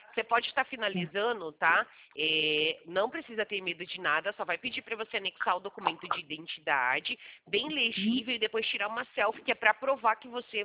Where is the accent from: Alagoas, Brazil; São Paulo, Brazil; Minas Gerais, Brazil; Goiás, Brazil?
São Paulo, Brazil; Americana; Eu não, eu sou de São Paulo, aqui é interior, uma cidade chamada Americana, depois de Campinas.